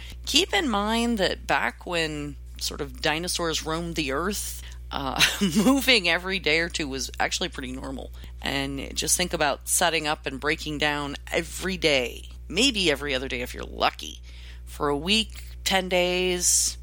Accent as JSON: {"language": "English", "town": "Roseburg", "region": "Oregon", "country": "United States", "tie": "born or raised there", "said": "My hometown, Roseburg, happened to be the end of what many at the time called the Death March"}